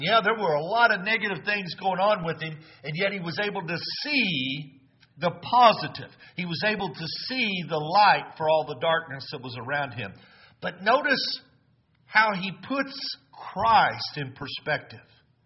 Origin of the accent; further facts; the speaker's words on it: Noble, Oklahoma, United States; I remember growing up in the Lord's Church at Noble, I had some good people to look up to, some great examples. There was a family, there was a couple that lived down the road from me in the big town of Slaughterville, Oklahoma.